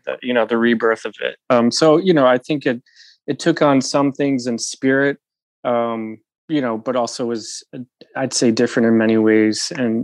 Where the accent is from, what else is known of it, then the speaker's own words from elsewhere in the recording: Utica, New York, United States; I'm from Utica, New York. I went to a rural high school just outside of Utica, Rust Belt, generally speaking, impoverished and also very conservative area of New York.